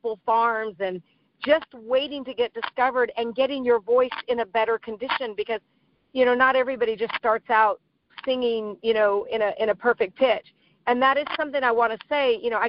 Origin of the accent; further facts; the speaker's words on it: Oakland, California, United States; I was born and raised in the Bay Area of California and then raised near the Oakland area.